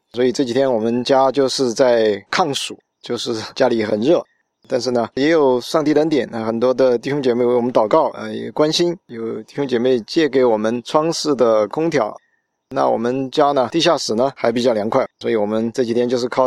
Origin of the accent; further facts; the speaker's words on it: China; now in United States; 我们中国人感受很深的一点就是夏天的时候